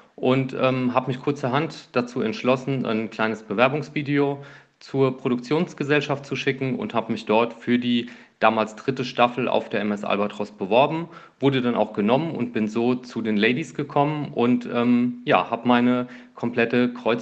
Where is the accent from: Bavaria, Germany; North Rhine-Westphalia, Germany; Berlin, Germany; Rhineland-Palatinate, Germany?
Rhineland-Palatinate, Germany; Kaiserslautern; Ich bin zum Kreiswehrersatzamt in meine Heimatstadt Kaiserslautern gegangen